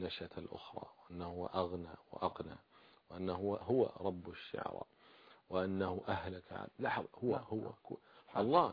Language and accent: Arabic; Saudi Arabia; وحصلت مرة عندنا في السعودية،